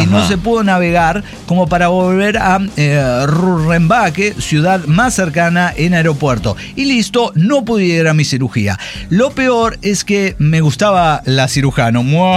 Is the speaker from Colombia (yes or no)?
no; Oaxaca, Mexico; de Oaxaca.